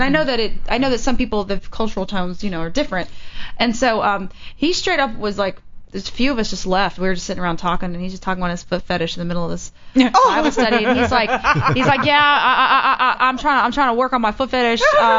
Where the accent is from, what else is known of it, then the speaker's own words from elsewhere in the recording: Texas, United States; I was young. I was from Texas. I'm like, people don't fucking walk up to you in Texas.